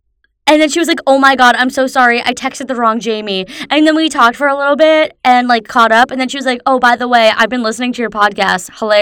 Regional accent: Bronx, New York, United States; born there; I was born in the Bronx, though. Yonkers is in New York, dummy.

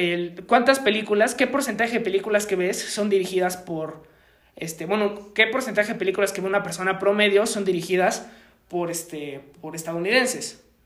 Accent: Mexico; nosotros como mexicanos tenemos que empezar a enfocarnos más en nuestras raíces.

